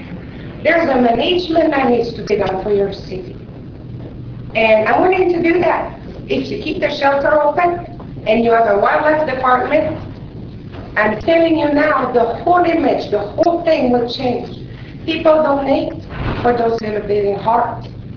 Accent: Quebec City, Quebec, Canada; now in United States; I am from Quebec City, Canada. I worked very hard to become a U.S. citizen back in 2011.

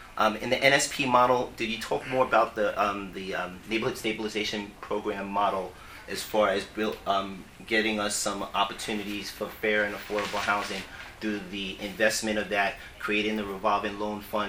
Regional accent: Yonkers, New York, United States; Oh, come on. I'm from Yonkers. With my Yonkers legislator here.

